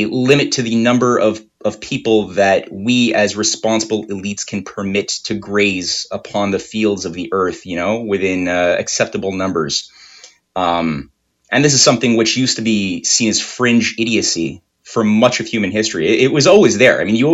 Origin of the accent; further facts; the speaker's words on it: Quebec, Canada; first language French; English is a second language; It's French. I'm from Quebec. We use French.